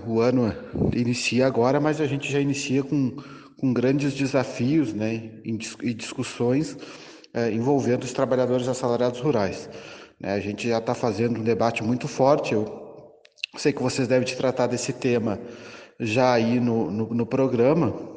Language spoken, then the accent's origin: Portuguese; Arroio Grande, Rio Grande do Sul, Brazil; sou do Rio Grande do Sul, né, mais especificamente da região sul do nosso estado, do município de Arroio Grande, assalariado rural do setor do arroz